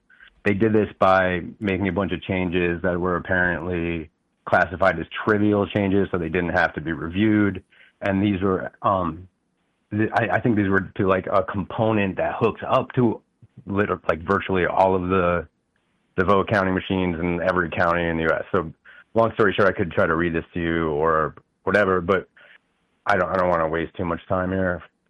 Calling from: Saugerties, New York, United States; I'm calling from Saugerties, New York.

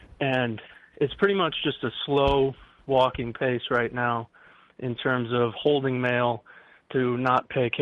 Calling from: Illinois, United States; from Illinois.

